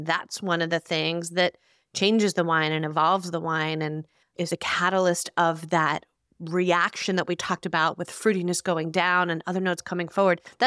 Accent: New Jersey, United States; that honeysuckle bush in our backyard growing up in New Jersey.

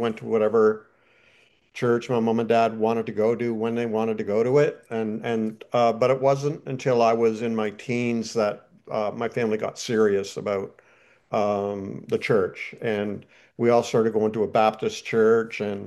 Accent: Toronto, Ontario, Canada; I'm Canadian, by the way, and that's where I was born, Toronto. And I live in Canada now

